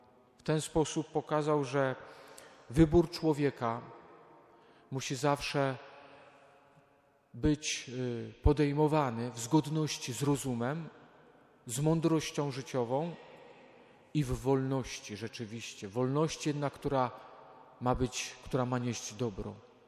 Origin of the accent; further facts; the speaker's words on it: Lesser Poland, Poland; Jestem góralem, jak patrzyłem na te szczyty, które otaczały mój rodzinny dom, Pieniny, Tatry, Gorce